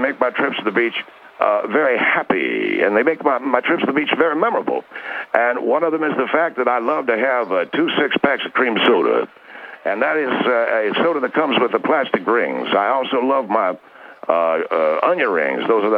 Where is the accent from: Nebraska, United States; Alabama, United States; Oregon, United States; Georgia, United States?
Alabama, United States; Birmingham; I am. I am from Birmingham. But I commute to Nashville to haul garbage there once a week.